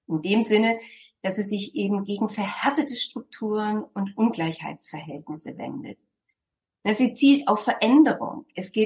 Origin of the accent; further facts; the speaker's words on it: Southern Germany, Germany; now in Berlin, Germany; ich komme ja aus Süddeutschland und lebe seit über 35 Jahren in Berlin.